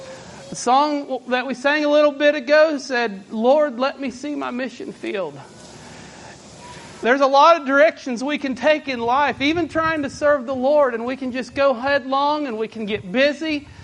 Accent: Kentucky, United States; from Central Kentucky. Go to the Junction City congregation.

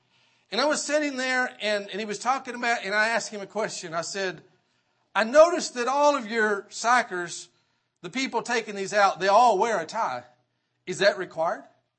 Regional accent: Kentucky, United States; I grew up in Kentucky, just as some would say, a hillbilly.

